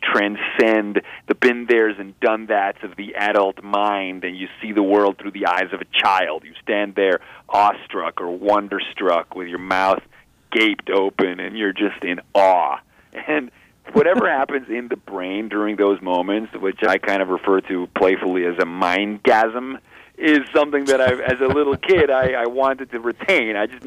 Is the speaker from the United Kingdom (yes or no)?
no; Venezuela; I mean, I grew up in Venezuela.